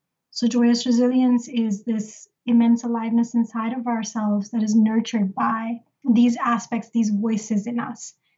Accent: Pakistan; moved away as an adult; my journey began, I came here from Pakistan when I was 18.

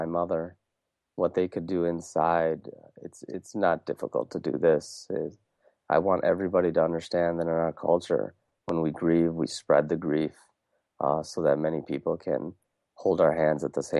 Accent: Wisconsin, United States; also born or lived in India; growing up in Wisconsin, being born in India

